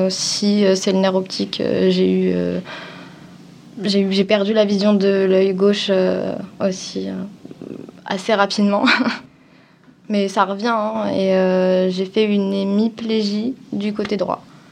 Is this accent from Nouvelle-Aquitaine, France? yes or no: no; Avignon, Provence-Alpes-Côte d'Azur, France; En vrai, j'ai beaucoup bougé en France, donc je viens d'Avignon, en gros, parce que c'est là où j'ai passé le plus clair de mon temps.